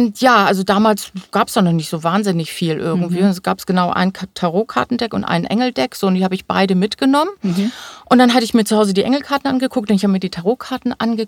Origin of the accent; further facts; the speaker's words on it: Hamburg, Germany; born there; now in Seevetal, Germany; Ich bin gebürtige Hamburger Dern, lebe mittlerweile ein bisschen südlich von Hamburg im schönen Seevetal